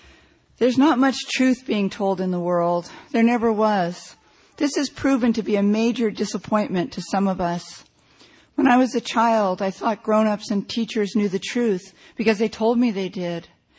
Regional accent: California, United States; I'm from California.

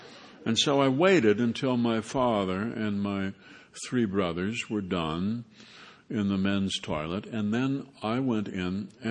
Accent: Minnesota, United States; I grew up in Minnesota, and, you know, where nature makes a serious attempt to kill you several times every winter.

